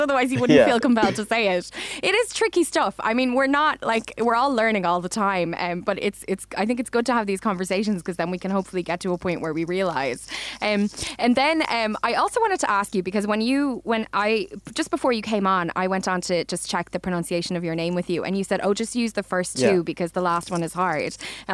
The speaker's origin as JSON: {"language": "English", "country": "Ireland", "said": "as white Irish people, you know, people who are born white Irish in Ireland"}